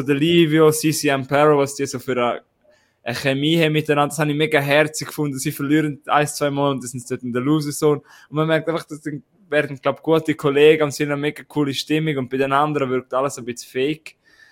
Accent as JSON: {"language": "German", "country": "Switzerland", "said": "wir sind auch Schweizer"}